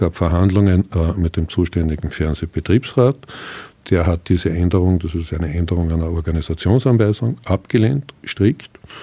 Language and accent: German; Austria; bei uns in Österreich ja durchaus sehr bekannten Sozialpartnerschaft